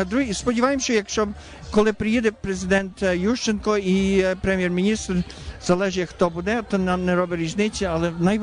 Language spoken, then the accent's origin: Ukrainian; Montreal, Quebec, Canada; Я із Монтреалю, то я знаю, монтреальці вже дуже підтримали.